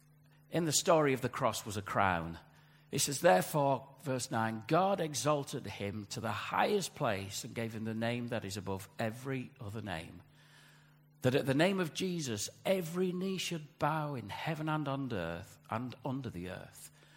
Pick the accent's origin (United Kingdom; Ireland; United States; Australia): United Kingdom; Yorkshire and the Humber; I was brought up in Yorkshire.